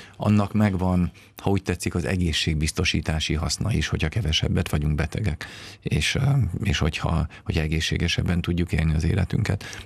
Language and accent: Hungarian; Keszthely, Zala, Hungary; Én keszthelyiként nagyon örülök, hogy a Keszthelyi hegységbe mentek.